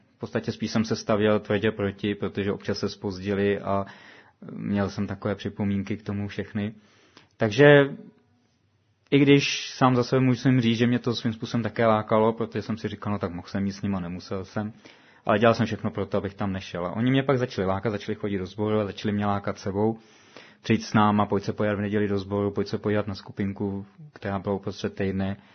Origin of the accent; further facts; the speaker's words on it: Prague, Czechia; a původem jsem z Prahy.